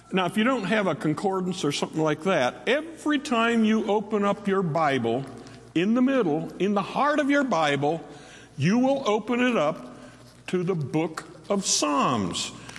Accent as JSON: {"language": "English", "town": "Portsmouth", "region": "Ohio", "country": "United States", "tie": "born or raised there", "also_born_or_lived": "Ironton", "said": "And I grew up in Portsmouth and Ireton. I am a true river rat."}